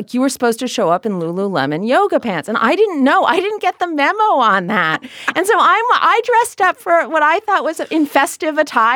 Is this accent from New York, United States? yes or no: no; California, United States; born or raised there